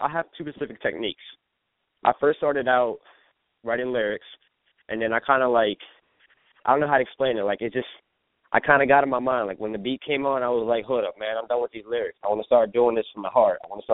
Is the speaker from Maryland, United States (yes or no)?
yes; Silver Spring, Maryland, United States; also born or lived in Washington, D.C.; So, my original background nationality is I'm Palestinian from the Middle East, and I'm 25% Italian. But like I said, I was born in Northeast D.C., raised in Silver Spring.